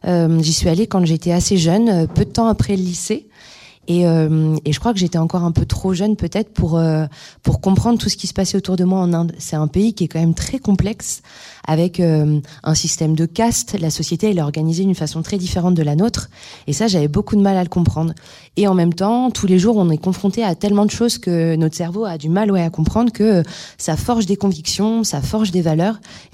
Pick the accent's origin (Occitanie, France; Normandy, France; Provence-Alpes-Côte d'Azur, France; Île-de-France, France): Normandy, France; On a grandi en Normandie, dans le nord-ouest de la France.